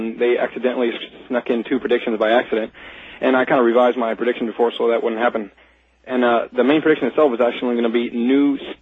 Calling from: Tamaulipas, Mexico; I am calling from Tamaulipas, Mexico. It's near the border of South Texas.

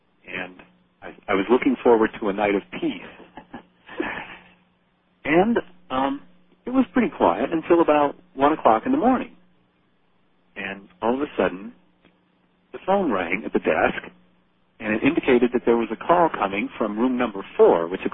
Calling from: Wilkes-Barre, Pennsylvania, United States; from Wilkes-Barre, Pennsylvania.

